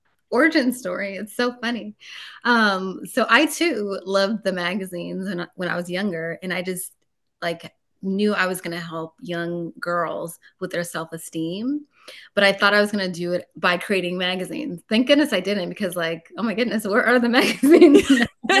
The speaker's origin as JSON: {"language": "English", "region": "California", "country": "United States", "said": "I'm from California, you know"}